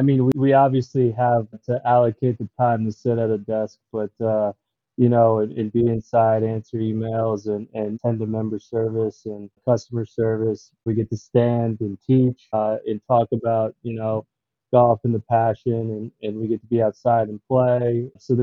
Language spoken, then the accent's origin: English; North Carolina, United States; Gotten to see the world, and that's something I would have never envisioned growing up in North Carolina.